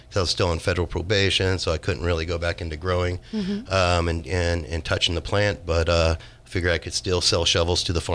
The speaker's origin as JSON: {"language": "English", "town": "Willits", "region": "California", "country": "United States", "tie": "born or raised there", "said": "I grew up in Mendocino County in Willits, and growing up in Willits, you kind of have to get out in the hills"}